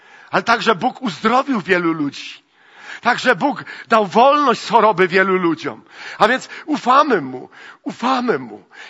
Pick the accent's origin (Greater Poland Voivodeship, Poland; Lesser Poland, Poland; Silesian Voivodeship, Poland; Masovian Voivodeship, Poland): Silesian Voivodeship, Poland; Jastrzębie-Zdrój; Byliśmy w szoku, jak dowiedziała się, że ja jestem z Jastrzębia.